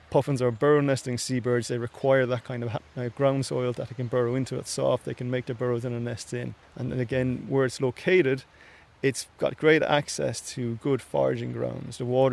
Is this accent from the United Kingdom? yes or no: no; Ireland; As a nation, we've got few enough opportunities to contribute at a global level